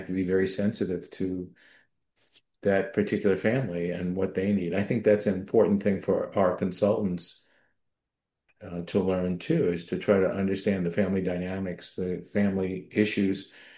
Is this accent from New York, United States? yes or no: yes; New York City, New York, United States; But growing up in New York City without that type of family guidance, without that type of family support